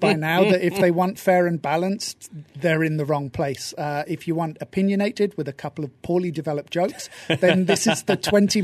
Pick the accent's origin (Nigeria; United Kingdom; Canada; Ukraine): United Kingdom; You know, I'm British